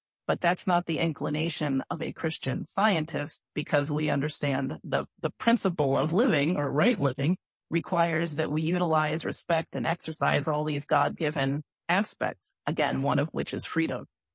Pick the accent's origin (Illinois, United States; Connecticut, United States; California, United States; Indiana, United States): Connecticut, United States; I'm a city girl. I'm from the New England, Southwest Connecticut area. I didn't grow up gardening anything.